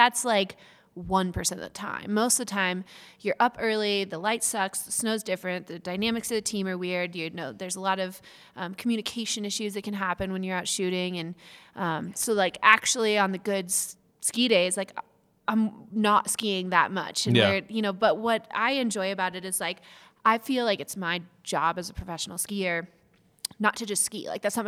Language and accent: English; Truckee, California, United States; I grew up in Lake Tahoe, California.